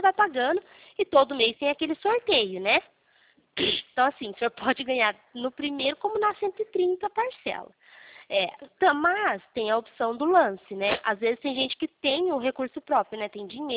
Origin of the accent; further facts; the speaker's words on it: Pirassununga, São Paulo, Brazil; Eu sou de Pirassununga.